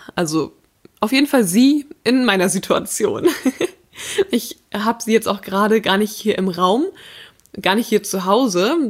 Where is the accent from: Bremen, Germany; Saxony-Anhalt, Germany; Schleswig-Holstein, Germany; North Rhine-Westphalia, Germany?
Schleswig-Holstein, Germany; ich komme aus Schleswig-Holstein, das ist so in Norddeutschland, also quasi direkt an der Ostsee.